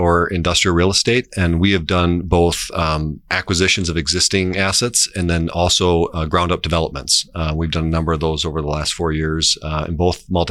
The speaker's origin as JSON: {"language": "English", "town": "Land O'Lakes", "region": "Wisconsin", "country": "United States", "tie": "born or raised there", "said": "I grew up in Land O'Lakes and she was from the UP."}